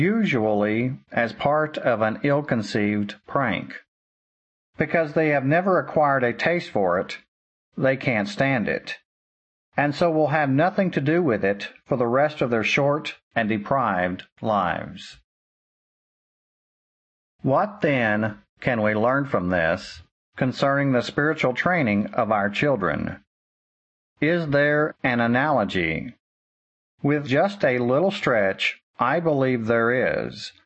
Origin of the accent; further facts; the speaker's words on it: Australia; When I grew up in Australia